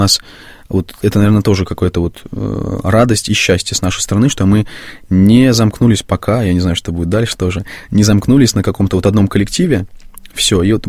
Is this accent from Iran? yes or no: no; Moscow, Russia; Это москвичи все-таки, потому что я сам москвич.